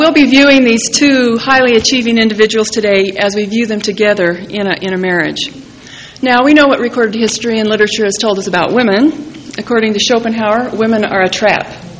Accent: Redondo Beach, California, United States; I'm from Redondo Beach, California, where I'm a manager of a publishing program for Xerox Corporation.

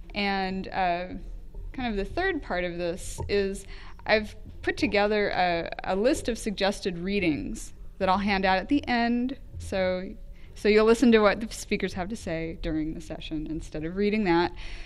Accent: Pasadena, California, United States; Like I said … I'm from Pasadena, California.

